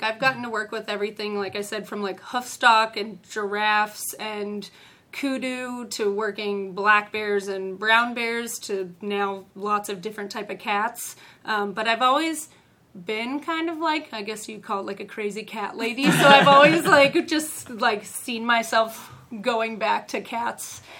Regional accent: Ohio, United States; Yeah, so I'm from Ohio, and I just grew up having pets

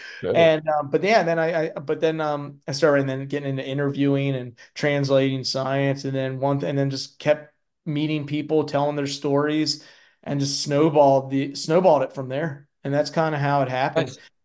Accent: Baltimore, Maryland, United States; I told you I grew up in Baltimore City. I live in Maryland.

